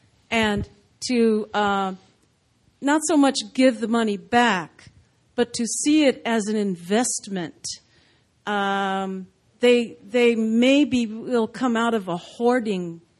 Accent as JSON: {"language": "English", "town": "Ocean Beach", "region": "California", "country": "United States", "tie": "born there", "said": "I was born in Ocean Beach, California."}